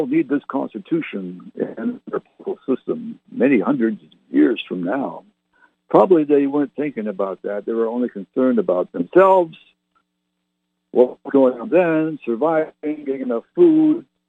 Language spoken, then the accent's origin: English; England, United Kingdom; let me stop right there and explain why we're English rock and roll band. The fair perspective being English, not having lived in America, at least not now.